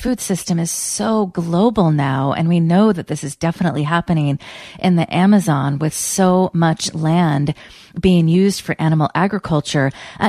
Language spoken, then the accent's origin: English; Petaluma, California, United States; I grew up in Petaluma, and things have really changed, but over the years.